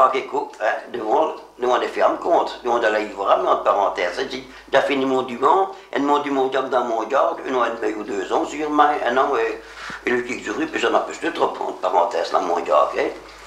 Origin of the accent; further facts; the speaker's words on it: Quebec, Canada; Mais non, moi je suis du Québec, oui, bien non.